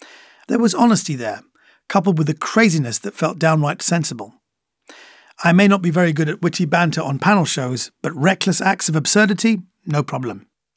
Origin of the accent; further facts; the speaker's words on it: United Kingdom; born there; as a British-born Iranian, often feeling an outsider.